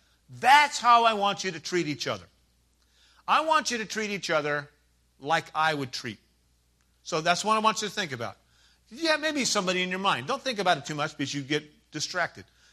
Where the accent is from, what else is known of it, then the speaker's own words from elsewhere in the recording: United States; I'm just picking on the Church of America because I'm an American and I can do that.